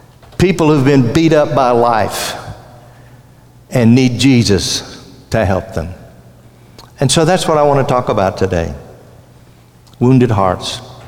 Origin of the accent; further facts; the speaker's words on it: Louisiana, United States; I'm from Louisiana, where we have the real Tiger, Mike the Tiger